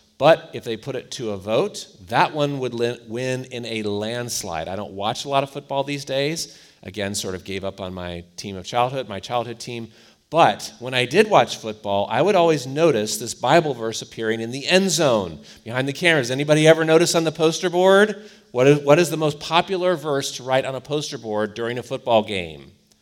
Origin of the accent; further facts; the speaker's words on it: Cleveland, Ohio, United States; I'm from Cleveland.